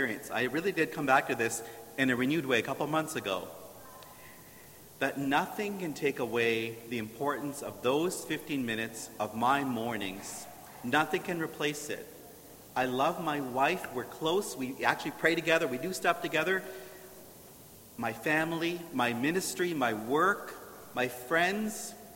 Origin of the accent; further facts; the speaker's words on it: Brampton, Ontario, Canada; I grew up in Brampton, so we didn't really know the country very well